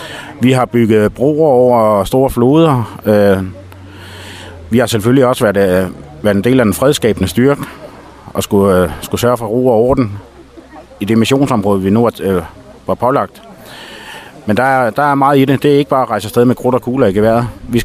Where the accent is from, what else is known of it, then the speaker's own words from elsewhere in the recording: Copenhagen, Capital Region of Denmark, Denmark; now in Frederikshavn, Denmark; faktisk er jeg oprindeligt københavner, men har boet heroppe i 12 år nu.